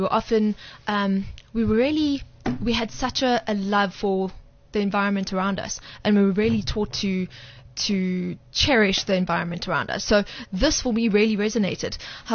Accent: South Africa; If somebody says, where's home? South Africa's home. Right. Therefore, I'm South African first.

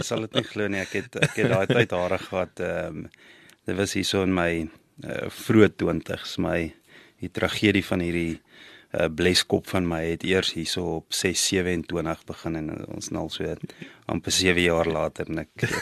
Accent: Potchefstroom, North West, South Africa; born there; Ek is 'n Potchefstroom aanvanklik gebore in Potchefstroom. Kan dit nie onthou nie, maar ons het daar in Rissikstraat gebly. Van daar af het ons pad Johannesburg toe gemaak, graad 1 en 2 daar in Laerskool Fontainebleau gewees.

